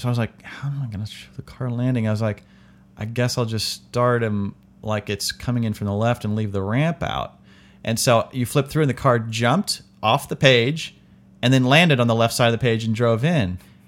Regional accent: Indianapolis, Indiana, United States; I grew up in Indianapolis

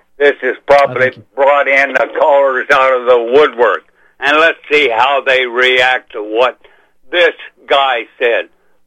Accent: United States; I'm American.

